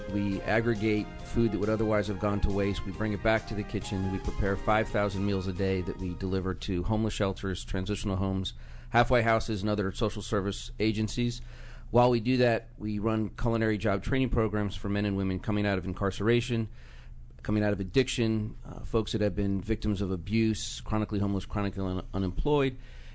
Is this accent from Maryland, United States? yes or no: yes; Potomac, Maryland, United States; also born or lived in Washington, D.C.; I was born at Georgetown Hospital. I grew up out in Potomac, Maryland. I've lived in D.C., Maryland, and now in Virginia for the last 20 years.